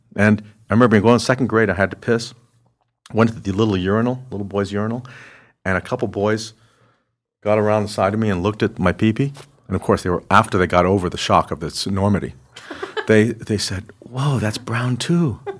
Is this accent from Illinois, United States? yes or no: no; Glendale, California, United States; also born or lived in San Gabriel; I'm from L.A. My grandparents, I was born in the South, San Gabriel. And then they moved me to Glendale when I was a boy.